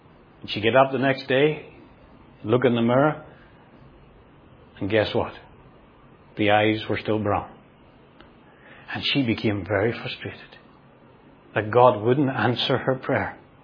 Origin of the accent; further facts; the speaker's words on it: Northern Ireland, United Kingdom; I grew up in Northern Ireland.